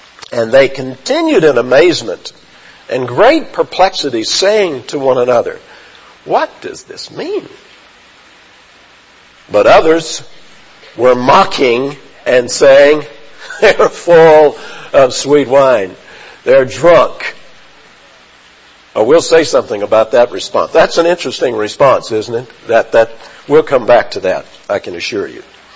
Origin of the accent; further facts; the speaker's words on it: the South, United States; And as in my first church in Indiana, I was reminded that I was from the South with a certain pronunciation. So we Southerners can give ourselves away.